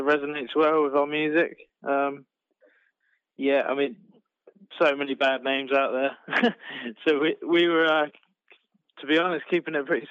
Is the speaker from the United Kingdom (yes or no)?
yes; South East England, United Kingdom; We're originally back from the New Forest and like Bournemouth direction.